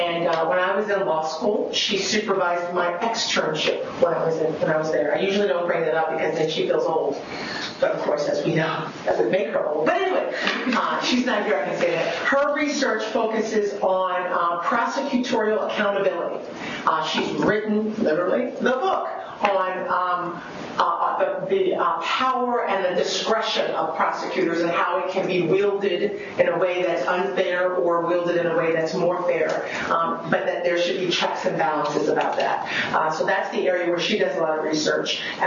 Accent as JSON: {"language": "English", "region": "Delaware", "country": "United States", "said": "even though I was from Delaware, where everything, as you now know, is incorporated."}